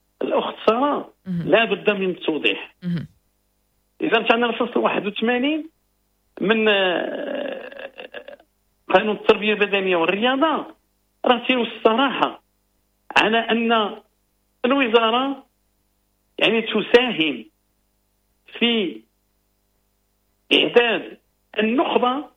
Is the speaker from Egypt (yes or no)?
no; Morocco; هذا هو اللي عندنا اللي غادي نعيشه اليوم كمغاربة داخل أرض الوطن وخارج أرض الوطن